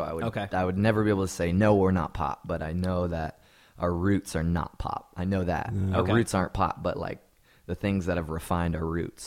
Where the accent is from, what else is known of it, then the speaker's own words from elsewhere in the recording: West Coast, United States; also born or lived in Texas / Victorville, California; The most of my life has been on the West Coast, but okay.